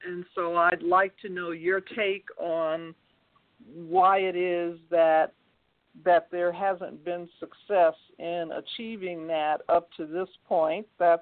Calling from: Denver, Colorado, United States; I am calling from Denver, Colorado.

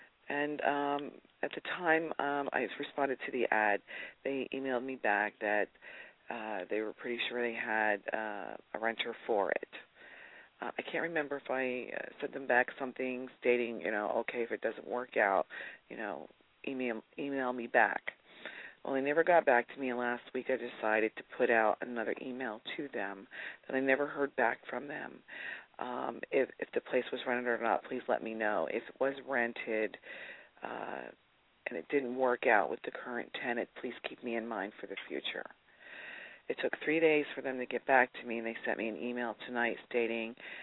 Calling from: Pennsylvania, United States; Pennsylvania.

